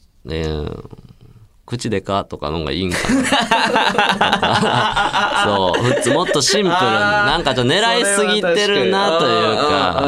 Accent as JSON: {"language": "Japanese", "region": "Hyogo", "country": "Japan", "tie": "born or raised there", "moved": "as an adult", "lives_now": "Tokyo, Japan", "said": "俺は関西出身で、そう、俺は関西出身です、僕は。うん、兵庫県出身なんですけども、ね、地元も、もう18まで関西いました、ずっと。うん、20歳まで関西いましたわ、うん。で、周りも関西弁でしたけど"}